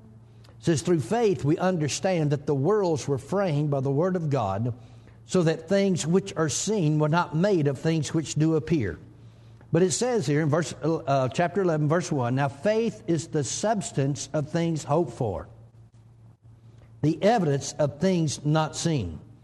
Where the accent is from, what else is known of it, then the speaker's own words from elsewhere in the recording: Georgia, United States; just my home state of Georgia, even though I live in Oklahoma now